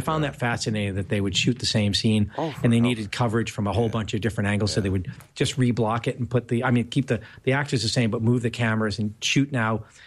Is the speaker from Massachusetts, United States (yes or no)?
yes; Boston, Massachusetts, United States; accent: Boston; With my Boston accent.